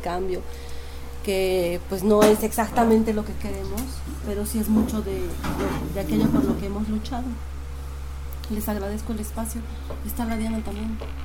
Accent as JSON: {"language": "Spanish", "country": "Bolivia", "said": "vengo de Bolivia, de lo que en nuestra memoria también está el Collasuyo, marca, el territorio del Collasuyo, de los cuatro suyos"}